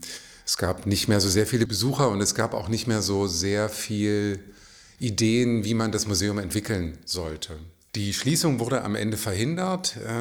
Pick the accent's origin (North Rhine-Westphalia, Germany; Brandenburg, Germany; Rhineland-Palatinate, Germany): Brandenburg, Germany; Eberswalde; Ich stamme eigentlich aus Eberswalde, also gar nicht weit weg von hier, aber das hatte nicht viel mit dem Oderbruch zu tun. Eberswalde ist eine Industriestadt. Ich habe sie als Jugendlicher eher als raue Stadt erlebt.